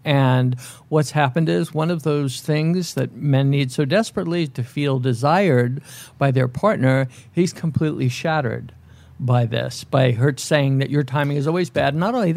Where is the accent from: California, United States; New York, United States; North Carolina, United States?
New York, United States; I grew up in New York. I lived in New York.